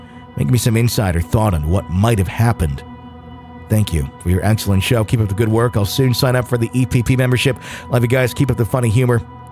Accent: Wisconsin, United States; We're from Wisconsin, so we have much experience sledding.

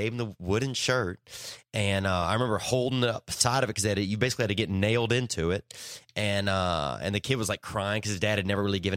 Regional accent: Louisiana, United States; when I was young, I grew up in Louisiana

